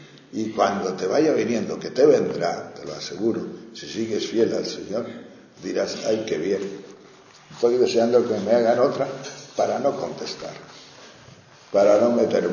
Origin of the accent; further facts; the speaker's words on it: Tejerina, Castile and León, Spain; Como dicen en Tejerina, mi pueblo, no me llama.